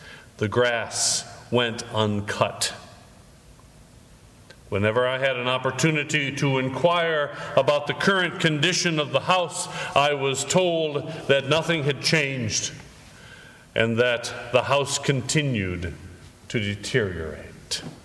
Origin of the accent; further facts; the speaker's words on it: Frankfort, Michigan, United States; I have referred to a house on Forest Avenue in my hometown of Frankfort, Michigan.